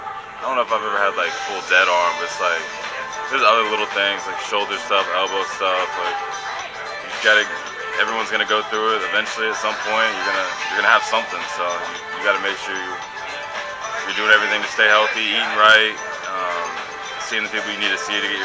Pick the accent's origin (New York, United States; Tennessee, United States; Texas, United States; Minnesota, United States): Texas, United States; Houston; I'm from Houston, Texas.